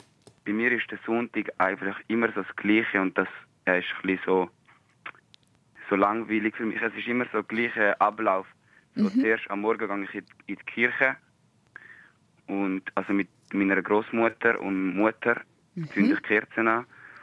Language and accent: German; Italy; German is a second language; Es ist eigentlich so Tradition bei uns in Italien, ist das Tradition.